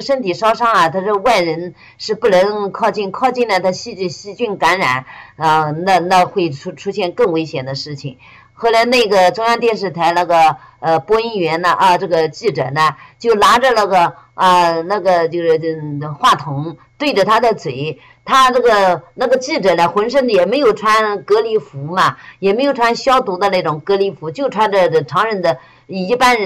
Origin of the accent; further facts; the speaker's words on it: China; 我是中国人，你听我讲话不是中国人吗？